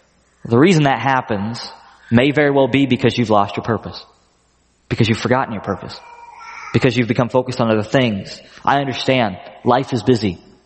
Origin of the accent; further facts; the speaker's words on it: the South, United States; I'm from the South.